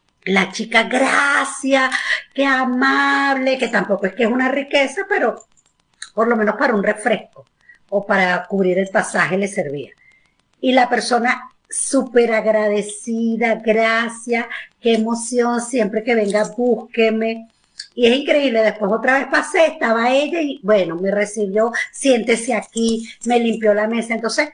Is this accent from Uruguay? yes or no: no; Venezuela; nosotras somos venezolanas y lo que nos están escuchando, mi país ha pasado por múltiples situaciones.